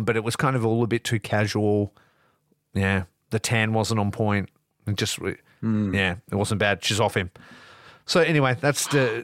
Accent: Australia; Absolutely. That's part of being Australian. You can't have anything cool.

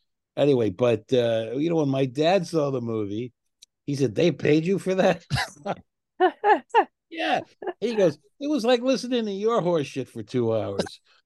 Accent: Port Chester, New York, United States; I want to see the house I grew up in Portchester, New York.

